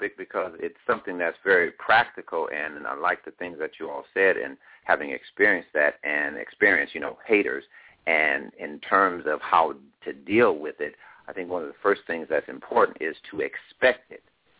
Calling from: Compton, California, United States; Yeah, and I'm calling from Compton, California.

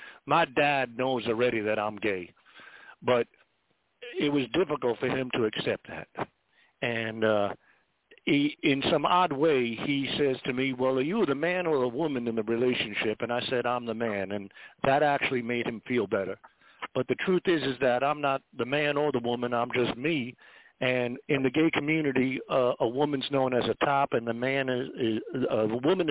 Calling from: Baltimore, Maryland, United States; I'm calling from Baltimore

